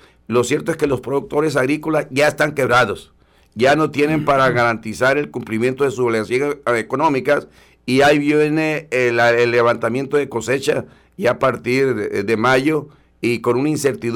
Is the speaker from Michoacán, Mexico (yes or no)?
no; El Pozole, Sinaloa, Mexico; terminó muriendo ahí cerca de mi pueblo, cerca de mi pueblo del Pozole, en Apoderado, Sinaloa